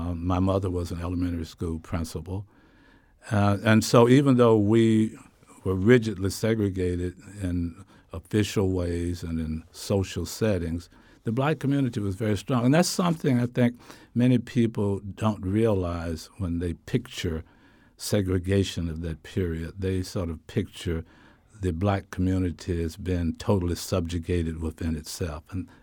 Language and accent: English; Hattiesburg, Mississippi, United States; I grew up in Hattiesburg, Mississippi, and there were very few stations that played it.